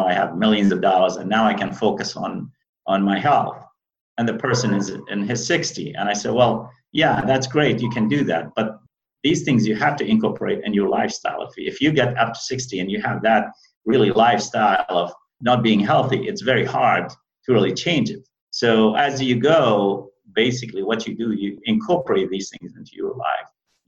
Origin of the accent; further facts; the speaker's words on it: Iraq; English is a second language; also born or lived in Baghdad; I was born in Northern Iraq. And Northern Iraq, we had to escape Northern Iraq because of the war. I was only 5 years old. Then I went to Baghdad.